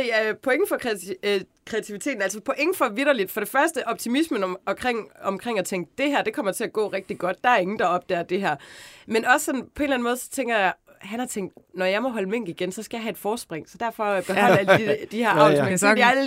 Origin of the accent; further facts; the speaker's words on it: Central Denmark Region, Denmark; nu kommer jeg også selv fra Vestjylland